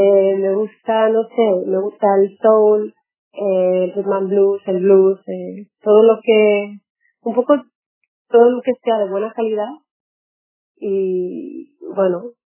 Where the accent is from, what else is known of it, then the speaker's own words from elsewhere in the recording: Spain; yo soy española palestina, pero toda la identidad palestina la he ido descubriendo a partir prácticamente de los 19-20 años.